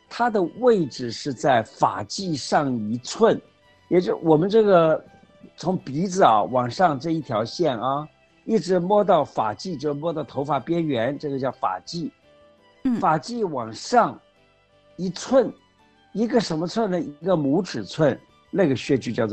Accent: China; 我就想到我们中国人的这个民间智慧真的很了不起啊

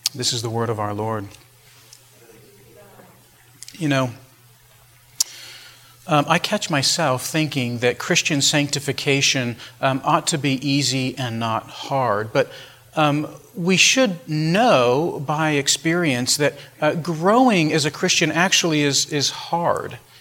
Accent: Albuquerque, New Mexico, United States; I grew up in New Mexico, in Albuquerque. And if you have been to Albuquerque, there are a lot of arroyos, these big concrete-lined ditches all over the city

